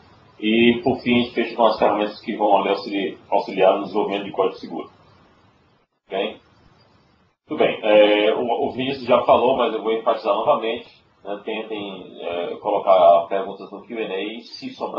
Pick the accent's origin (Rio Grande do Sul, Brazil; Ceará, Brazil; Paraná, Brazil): Ceará, Brazil; Fortaleza; now in Texas, United States; parece mais com a minha cidade natal, com Fortaleza